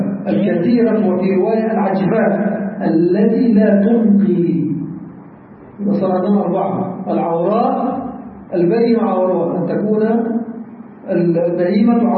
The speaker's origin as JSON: {"language": "Arabic", "country": "Egypt", "said": "عندنا في مصر"}